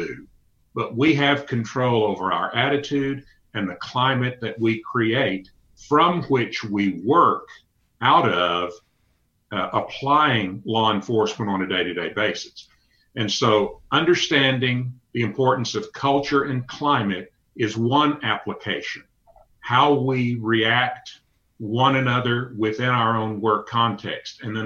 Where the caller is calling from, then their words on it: Arlington, Texas, United States; I'm in Arlington, Texas.